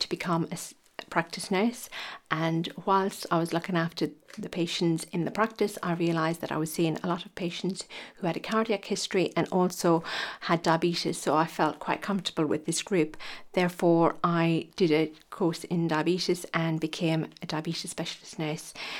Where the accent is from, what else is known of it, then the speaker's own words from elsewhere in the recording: Ireland; moved away as an adult; And when I came over from Ireland in 1990, there were lots of other young Irish nurses who came over to do their training